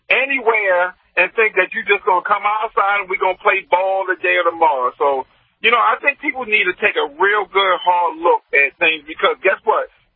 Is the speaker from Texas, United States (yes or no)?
yes; Texas, United States; especially the people back in Texas, my home state?